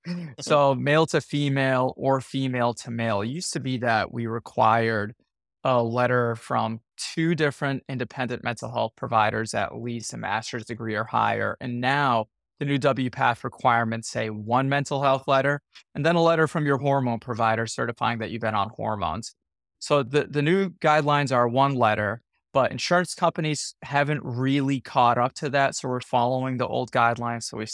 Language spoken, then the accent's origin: English; Worcester, Massachusetts, United States; moved away as an adult; Yeah, I was born and raised in Worcester, Massachusetts. I lived there for pretty much up until the age of 20, 21, interspersed with some military duties in that time.